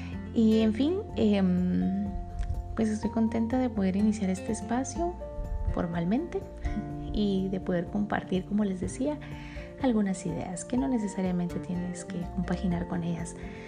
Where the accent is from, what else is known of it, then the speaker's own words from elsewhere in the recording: Guatemala; Soy guatemalteca, soy madre de familia, soy esposa, soy hija, soy hermana, soy amiga.